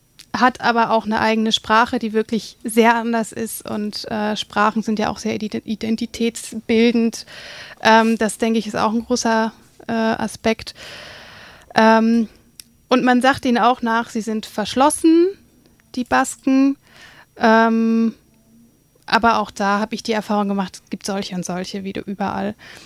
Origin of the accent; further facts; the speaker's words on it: Northern Germany, Germany; Ich komme ja auch aus dem Norden von Deutschland, also ich mag das auch ein bisschen, ja, ein bisschen rauer.